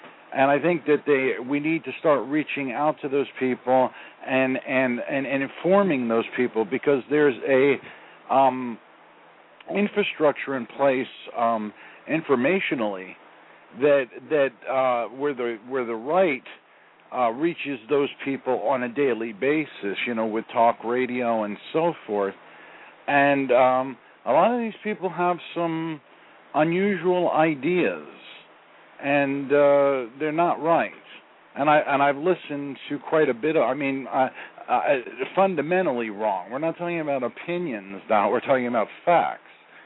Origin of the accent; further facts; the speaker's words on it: Florida, United States; I'm from Florida.